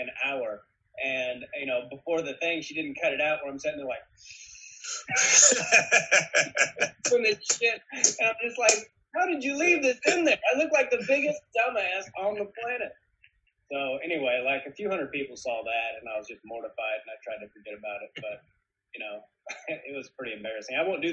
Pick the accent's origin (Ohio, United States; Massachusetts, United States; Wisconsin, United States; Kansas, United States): Kansas, United States; also born or lived in Arkansas; I'm from Arkansas. I grew up in Kansas.